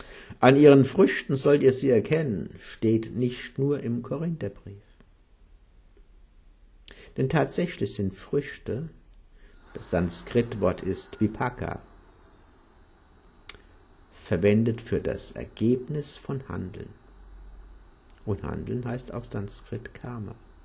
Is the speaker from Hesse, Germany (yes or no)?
yes; Hesse, Germany; Bei uns in Hessen wurde damals die germanische Göttin